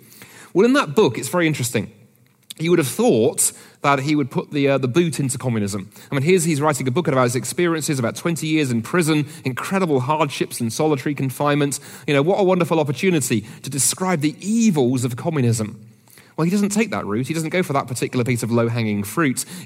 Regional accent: United Kingdom; because I'm British

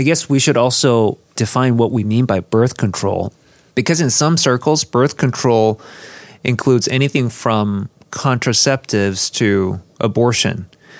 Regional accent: South Korea; I grew up Roman Catholic in Korea

